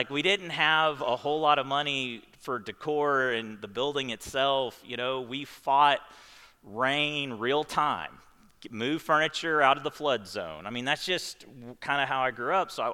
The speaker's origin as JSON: {"language": "English", "country": "United States", "said": "But dang it, I'm an American."}